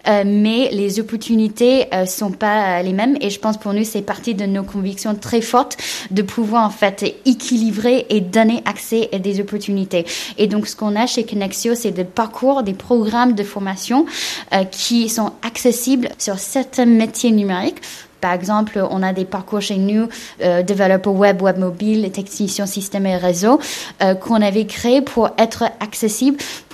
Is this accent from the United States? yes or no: yes; United States; also born or lived in China; Je suis née en Chine et je grandis aux États-Unis